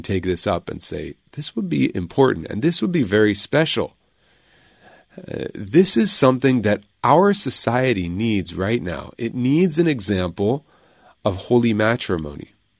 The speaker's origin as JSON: {"language": "English", "town": "San Diego", "region": "California", "country": "United States", "tie": "born or raised there", "said": "And I said, yeah, I grew up in San Diego, actually. And then I lived all around the state of California."}